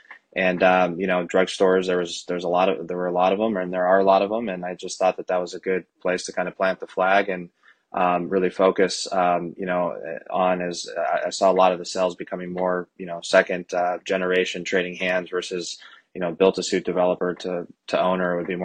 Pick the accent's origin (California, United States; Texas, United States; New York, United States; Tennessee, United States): California, United States; San Diego; I grew up in San Diego